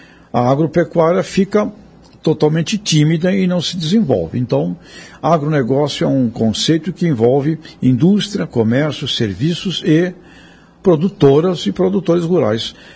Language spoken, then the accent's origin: Portuguese; São Paulo, Brazil; A cidade de São Paulo, de onde eu vim, não planta praticamente nada lá.